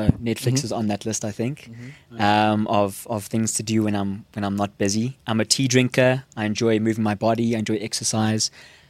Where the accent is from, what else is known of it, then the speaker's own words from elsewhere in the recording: Prince Albert, Western Cape, South Africa; I'm from the dusty streets of Prince Albert, which is a tiny little town in the Karoo, mm-hmm. in the Western Cape.